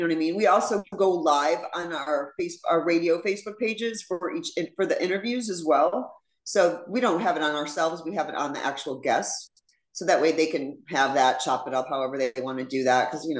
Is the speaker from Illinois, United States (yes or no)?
yes; Chicago, Illinois, United States; Of course, I'm from Chicago.